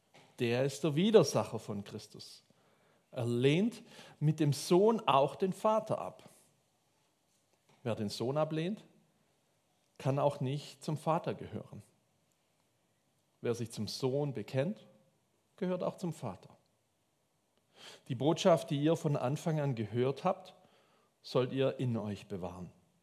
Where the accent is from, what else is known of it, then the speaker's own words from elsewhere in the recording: Swabia, Germany; weil ich bin Schwabe